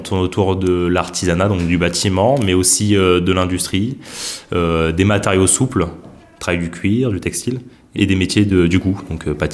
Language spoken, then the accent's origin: French; Nîmes, Occitanie, France; now in Rennes, France; je suis le prévôt de la Maison des Compagnons du Devoir de Rennes. J'ai 24 ans, je suis originaire de Nîmes et je suis mécanicien de formation.